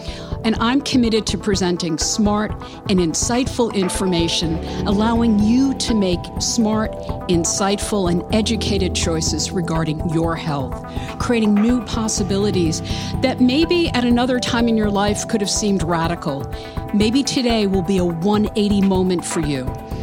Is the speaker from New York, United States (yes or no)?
yes; Brooklyn, New York, United States; She lives in Brooklyn, New York, yay, my hometown